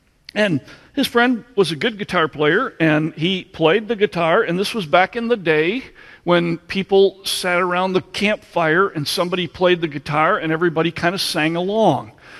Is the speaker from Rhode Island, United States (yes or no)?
no; Michigan, United States; I also thought about growing up in Michigan